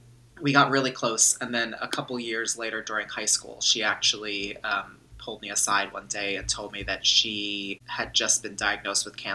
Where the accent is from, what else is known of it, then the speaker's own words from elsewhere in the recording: New Jersey, United States; I grew up with my mom, my dad, a sister, and a dog in New Jersey, right outside of New